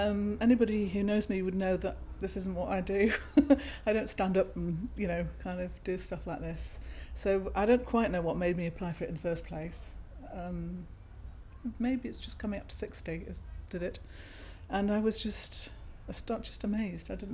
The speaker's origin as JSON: {"language": "English", "region": "Wales", "country": "United Kingdom", "lives_now": "Northern Ireland, United Kingdom", "said": "I'm nearly 60 in a week. I'm from Wales originally, but I've travelled now from Northern Ireland, where I'm living."}